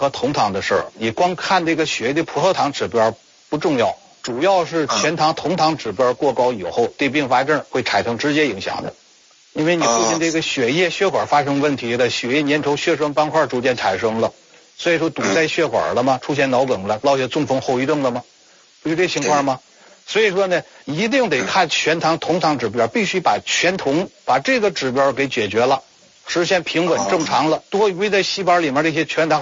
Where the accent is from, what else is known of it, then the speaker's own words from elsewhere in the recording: China; now in United States; 因为本身我也是中国人，是吧？